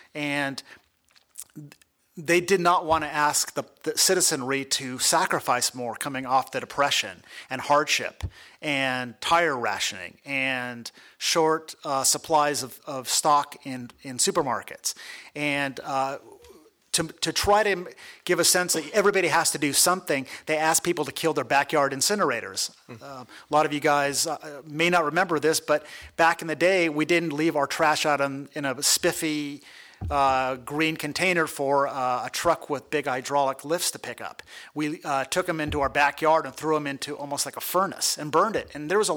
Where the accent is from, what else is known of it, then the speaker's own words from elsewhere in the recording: Pasadena, California, United States; My hometown, Pasadena, probably went the most insane